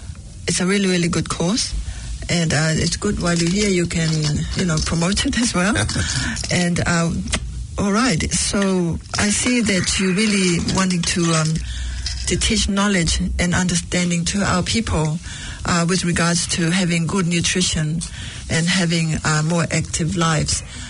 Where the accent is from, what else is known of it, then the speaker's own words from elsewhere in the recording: Samoa; So I'm from Whaleasiu myself.